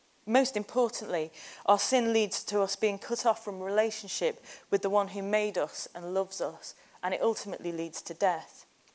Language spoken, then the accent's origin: English; United Kingdom; I'm British and I went to church and I tried to be good sometimes.